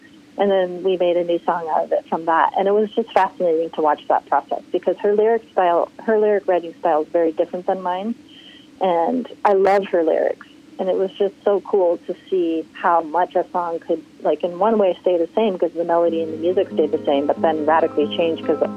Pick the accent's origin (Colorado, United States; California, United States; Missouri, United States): Colorado, United States; So, and I grew up in Colorado, so we would take these trips high up into the mountains backpacking